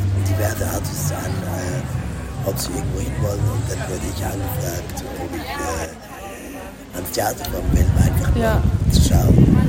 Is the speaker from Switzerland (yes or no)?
yes; Zurich, Switzerland; Nein. Wir sind aus Zürich.